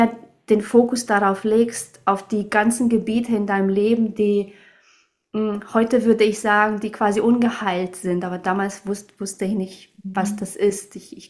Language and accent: German; Romania; moved away; Ich komme ja aus Rumänien, also ich bin in Rumänien aufgewachsen